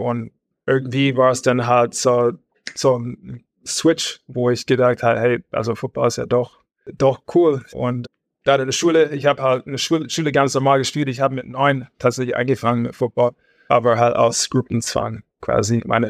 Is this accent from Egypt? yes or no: no; Indiana, United States; German is a second language; ich komme aus Indiana